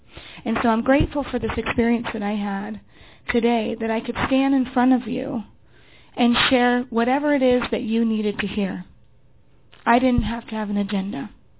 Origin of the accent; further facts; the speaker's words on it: Utah, United States; And so I'm from Utah, and I booked my flight